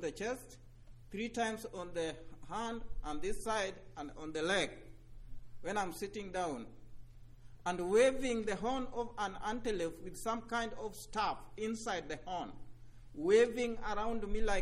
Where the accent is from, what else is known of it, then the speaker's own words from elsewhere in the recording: Kenya; English is a second language; I come from Kenya. Kenya is a big country with 43 different dialects.